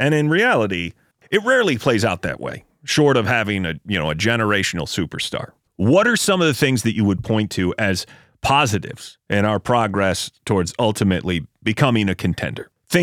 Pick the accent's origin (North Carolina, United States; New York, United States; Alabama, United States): New York, United States; Buffalo; I grew up in Buffalo, most of you realize that by now, there weren't a lot of people talking about the Cavs.